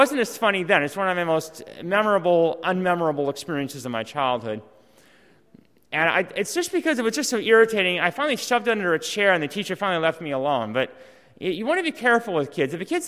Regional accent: Halifax, Nova Scotia, Canada; born there; I was born in Halifax, Nova Scotia in 1975, in February 2. I am a U.S. citizen, though. Two of my parents were U.S. citizens, so I'm Canadian-American, technically.

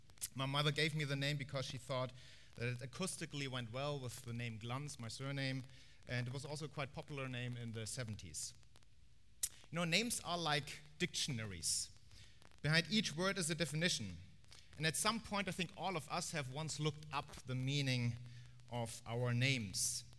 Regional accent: Bavaria, Germany; As soon as I would open my mouth, people would recognize I'm coming from Bavaria.

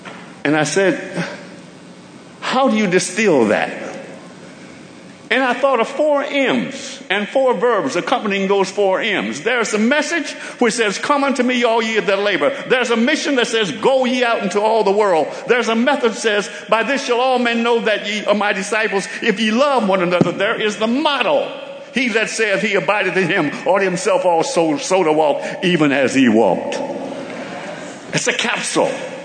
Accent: Kansas, United States; Because I grew up in Kansas in a community of walls

